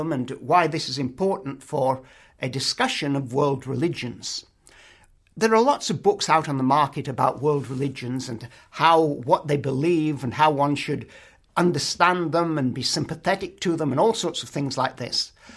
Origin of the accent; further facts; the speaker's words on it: England, United Kingdom; As I said, I'm English. You can tell that from my accent.